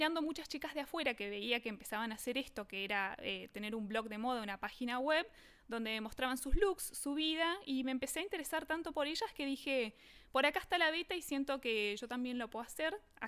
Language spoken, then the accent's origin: Spanish; Formosa, Argentina; moved away; Me fui muy chica, yo soy de Formosa, y cuando me fui a estudiar